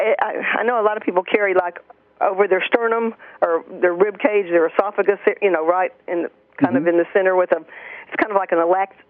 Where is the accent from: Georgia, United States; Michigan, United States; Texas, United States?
Texas, United States; in my world, I'm like from Texas, and so anything west is like